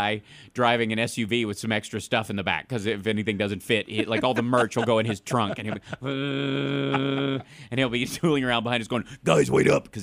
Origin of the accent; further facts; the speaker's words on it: Kentucky, United States; I grew up in Kentucky, and nobody saw that movie there or read that book. You know, like, it was too hippie and too smart for where I was.